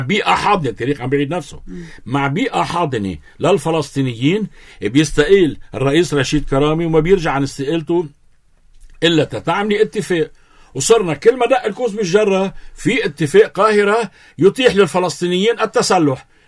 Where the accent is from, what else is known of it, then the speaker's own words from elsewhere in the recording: Lebanon; وأنا لبناني منذ أكثر من 10 سنوات